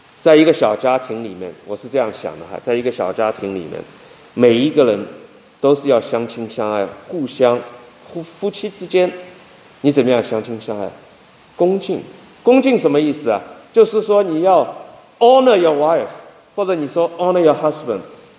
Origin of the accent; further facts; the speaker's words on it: China; 特别是从大陆出生，我自己是大陆出生长大，很多动荡